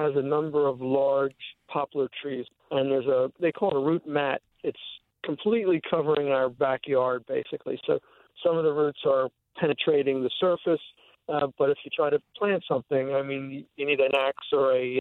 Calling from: Philadelphia, Pennsylvania, United States; I'm calling from Philadelphia, but we have a home down in Cape May Point, New Jersey.

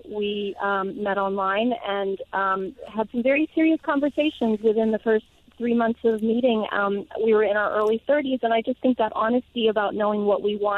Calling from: Delaware, United States; I'm calling from Delaware.

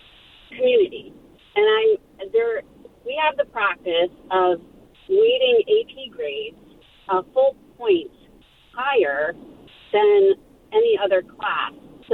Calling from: Princeton, New Jersey, United States; I'm calling from Princeton, New Jersey.

